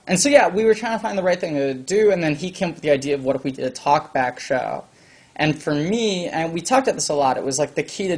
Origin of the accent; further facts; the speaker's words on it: New York City, New York, United States; I grew up in New York City.